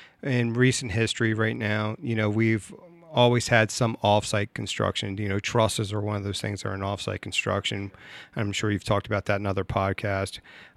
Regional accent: Washington, District of Columbia, United States; So originally, I'm from the East Coast, mostly D.C. Central. Spent most of my career in D.C., about two decades in D.C.

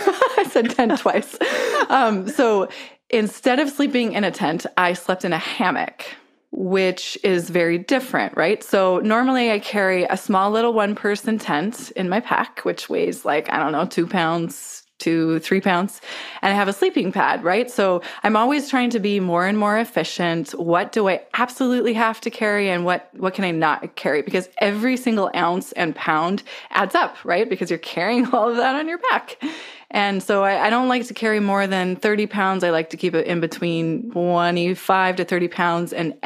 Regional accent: Pacific Northwest, United States; So most of y'all know I'm from the Pacific Northwest

